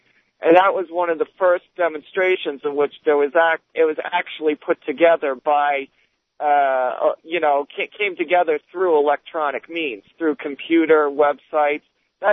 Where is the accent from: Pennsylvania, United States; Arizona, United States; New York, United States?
New York, United States; Huntington; now in Central Islip, United States; Well, I'm originally from Huntington, but I live in Central Islip these